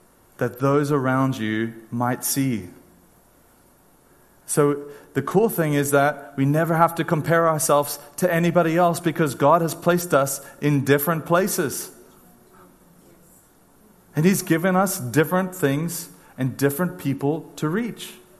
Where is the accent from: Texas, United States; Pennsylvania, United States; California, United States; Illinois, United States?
California, United States; I, you know, growing up in Orange County, was one of the things that I often believed as well